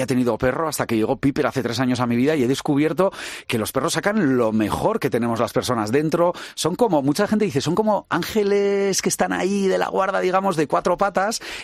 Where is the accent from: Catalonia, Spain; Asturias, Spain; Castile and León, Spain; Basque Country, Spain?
Basque Country, Spain; San Sebastián; nosotros somos de San Sebastián